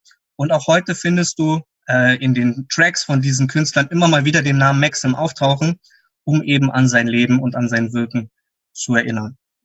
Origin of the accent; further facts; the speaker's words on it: East Germany, Germany; born there; die Ossis, zu denen ich ja auch gehöre, ich bin ja auch in der DDR geboren